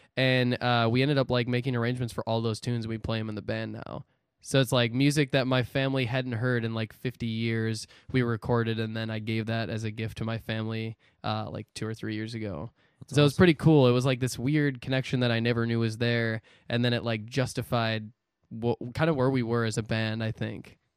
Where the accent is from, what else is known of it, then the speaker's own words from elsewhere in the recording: Eden, Wisconsin, United States; but I grew up Catholic in Wisconsin. There was a small town, 500 people in Eden. They call it the Garden of Eden.